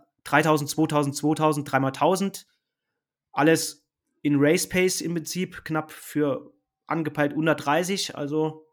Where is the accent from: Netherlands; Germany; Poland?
Germany; Saarland; ein Ultrarennen in meiner Heimat im Saarland